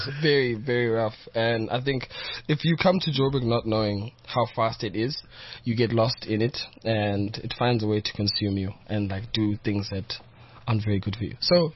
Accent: Maseru District, Lesotho; now in Johannesburg, South Africa; Lesotho, in... Maseru? No, just out of Maseru. Like, it's a 15, 20 minute drive.

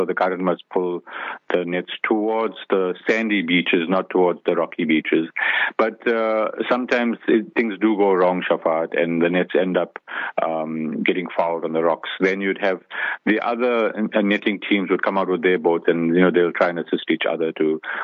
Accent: Durban, KwaZulu-Natal, South Africa; although I grew up in Durban, but I hadn't really experienced much of the sardine run.

